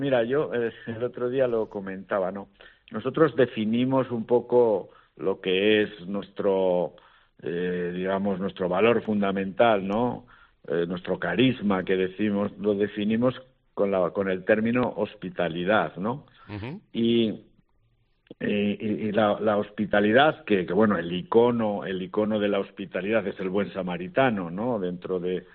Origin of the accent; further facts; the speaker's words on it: Fustiñana, Navarre, Spain; also born or lived in Rome; Yo soy muy navarro y muy de Fustiñana